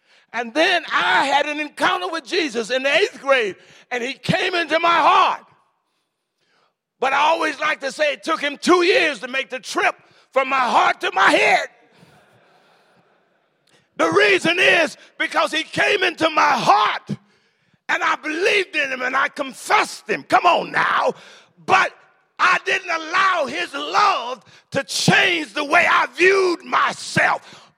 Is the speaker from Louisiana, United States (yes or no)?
yes; Coushatta, Louisiana, United States; So I grew up in Coushatta, Louisiana, but I grew up scarred terribly.